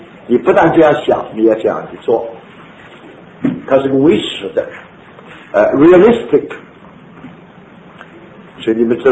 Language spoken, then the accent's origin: Chinese; China; 我们中国人说顺手牵羊，不什么，不是透，这是诡辩的，这是诡辩法。